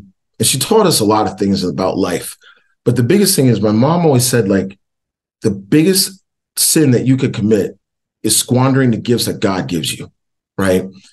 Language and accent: English; Northeast, United States; But recruiting wise, you know, growing up in the Northeast, you really get recruited by a lot of schools in the Northeast, especially back in the late 80s.